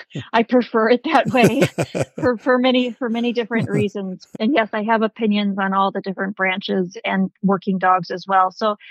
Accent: Illinois, United States; as soon as I grew up in Illinois, knew I wanted to be a vet.

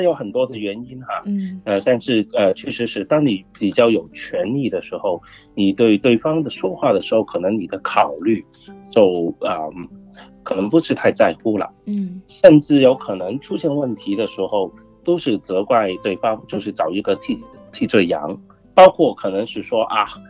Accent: China; 但是在很多亚洲民族，包括我们中国人，很多时候我们会可能三代同堂一起住的

